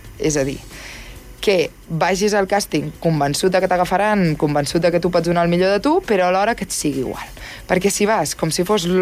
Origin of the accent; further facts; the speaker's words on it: Barcelona, Catalonia, Spain; perquè jo vaig estar treballant a Mallorca i jo soc de Barcelona.